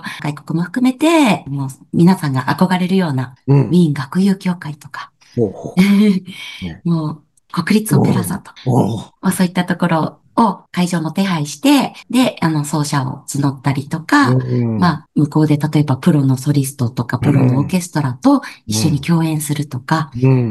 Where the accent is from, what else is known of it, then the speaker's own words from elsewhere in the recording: Hiroshima, Japan; 自分がやっぱり広島出身っていうこともありますし